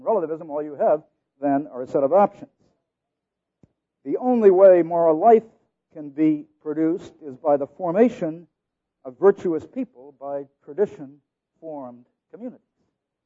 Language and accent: English; United States; I grew up in America during the Great Depression and thought that the great goal of life was success and material gain and power and influence.